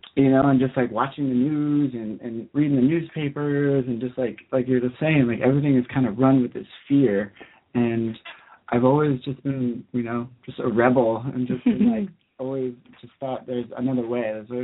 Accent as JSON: {"language": "English", "town": "Orlando", "region": "Florida", "country": "United States", "said": "I come from Orlando, Florida. I come from a very, like, masculine family"}